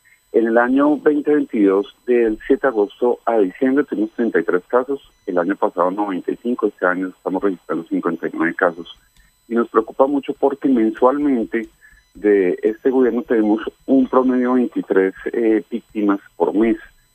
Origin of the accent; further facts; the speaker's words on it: Colombia; tenemos que aprender a resolver nuestros problemas de forma pacífica